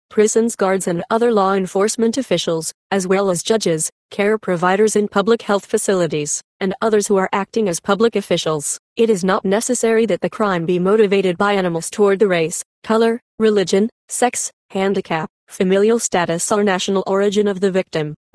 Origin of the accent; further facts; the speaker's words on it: San Bernardino, California, United States; that has indeed carried back into my hometown of San Bernardino.